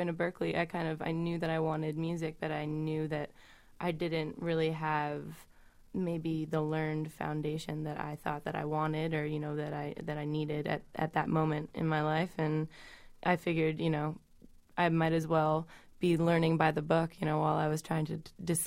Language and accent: English; Lancaster, Pennsylvania, United States; also born or lived in Connecticut; I grew up in Lancaster, Pennsylvania. I lived for the first 8 years I lived in Connecticut, and then my family moved to Pennsylvania, and we moved a lot.